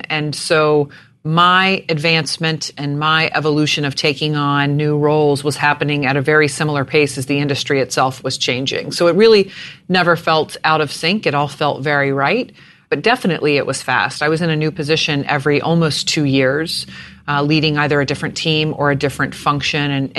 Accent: Jacksonville, Florida, United States; born there; I was born in Jacksonville, Florida. I'm the oldest of three girls. I have two younger sisters.

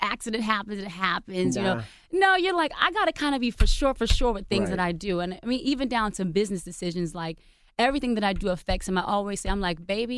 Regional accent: Decatur, Georgia, United States; I'm from Decatur, Georgia. You mm-hmm. know, and in a sense, being a military baby helped me out so much

